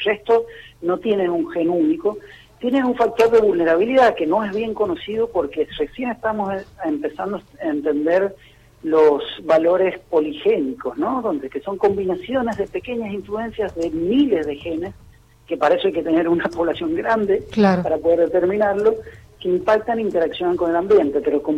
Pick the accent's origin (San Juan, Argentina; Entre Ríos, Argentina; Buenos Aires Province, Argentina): San Juan, Argentina; now in Buenos Aires, Argentina; yo me siento orgulloso de ser sanjuanino.